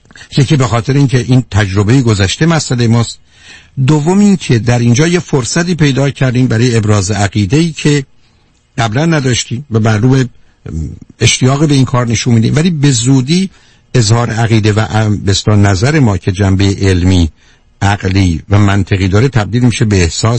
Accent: Iran; برای من به عنوان یه ایرانی

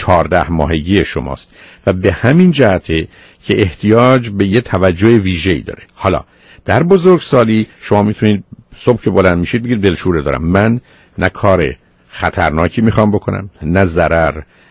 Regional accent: Iran; born there; در ایران باشم و بتونم از نزدیک هموطنان رو ببینم در اونجایی که به هر حال خاک و زادگاه ماست و در اونجا متولد شدیم و تازه به زبانی و فرهنگی صحبت میکنیم و حرف میزنیم که از اونجا ریشه و نشه گرفته،

